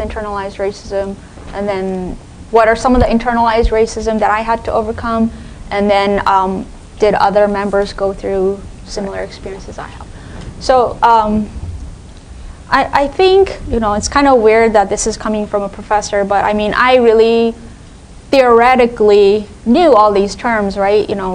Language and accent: English; Texas, United States; my family, I'm from Texas, we were one of the very few Asian American families in the predominantly white town. And for us to survive, because like for my parents, it was the first time they left Japan